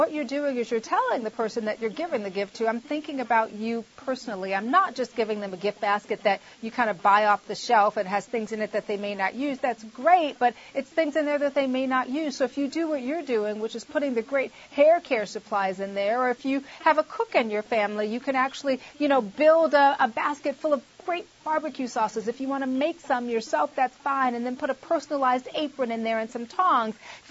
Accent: California, United States; But and I'm from California. I'm an original California girl.

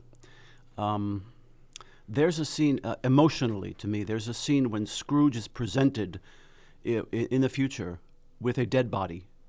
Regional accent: New York, United States; now in Los Angeles, United States; Born and raised in New York, but Los Angeles for 30 years now.

